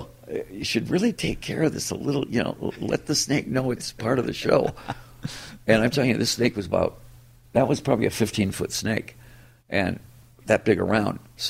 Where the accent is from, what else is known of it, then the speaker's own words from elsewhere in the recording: Detroit, Michigan, United States; First of all, it's my hometown.